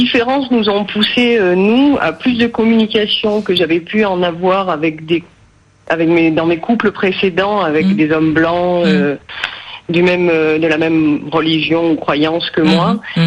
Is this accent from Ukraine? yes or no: no; France; je suis française athée, mariée avec un Sénégalais musulman depuis plusieurs années maintenant.